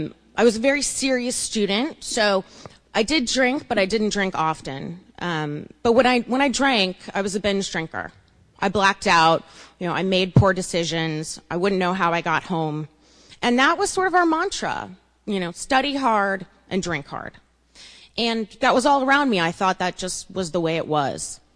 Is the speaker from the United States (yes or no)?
yes; Kansas City, United States; I grew up in Kansas City, a place most of you probably haven't been. I was the oldest of four children